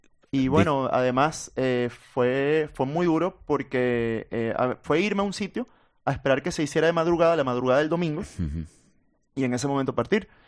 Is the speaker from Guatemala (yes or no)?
no; Venezuela; fue una violación a mis derechos de identidad como venezolano